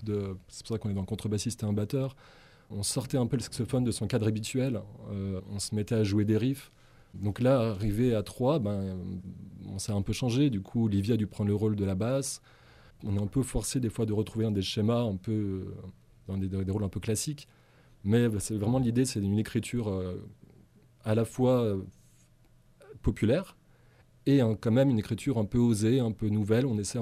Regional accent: Lyon, Auvergne-Rhône-Alpes, France

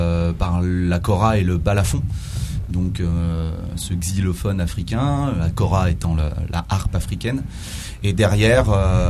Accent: Dijon, Bourgogne-Franche-Comté, France; Moi je suis originaire de Dijon

